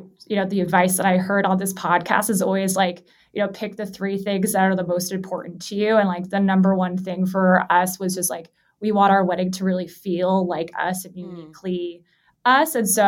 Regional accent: Los Angeles, California, United States; So I'm born and raised in Los Angeles.

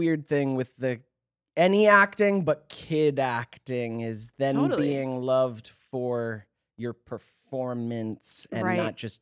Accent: Georgia, United States; I mean, fuck, I'm from Georgia too. Like, for a long time, my sister was staying in Georgia with my dad, and my mom was coming out here for months at a time

